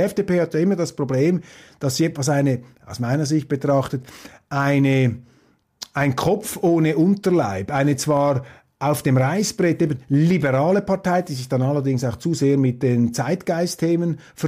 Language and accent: German; Switzerland